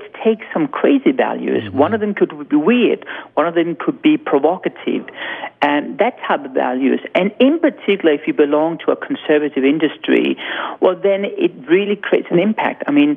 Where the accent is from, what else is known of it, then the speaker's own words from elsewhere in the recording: Denmark; I'm from Denmark.